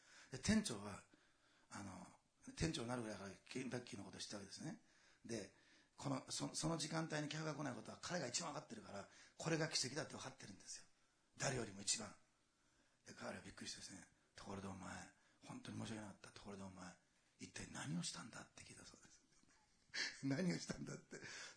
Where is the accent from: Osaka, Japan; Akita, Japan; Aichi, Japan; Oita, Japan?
Osaka, Japan; born there; 私はあのせっかちだからでしょうね、私大阪生まれですから